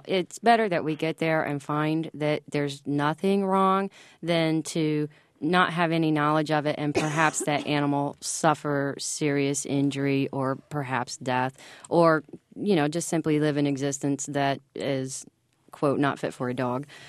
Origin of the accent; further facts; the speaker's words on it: Kentucky, United States; A perfect example of that is I grew up in Kentucky